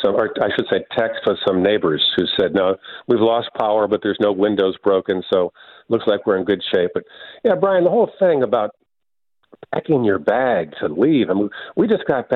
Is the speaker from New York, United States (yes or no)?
yes; Buffalo, New York, United States; You know, growing up in Buffalo, I never had to pack to leave to not know if the blizzard would knock down the house.